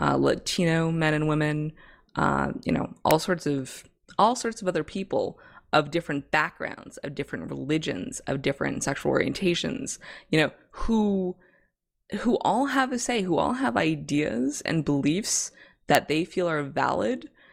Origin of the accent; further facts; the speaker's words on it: Canada; I say all this coming from the background of being a Canadian, and like we like multiculturalism.